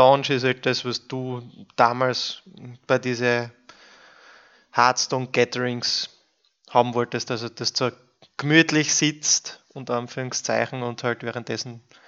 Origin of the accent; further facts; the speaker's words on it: Austria; ist das viel mehr zu einer Kultur geworden und halt viel offener als wie bei uns in Österreich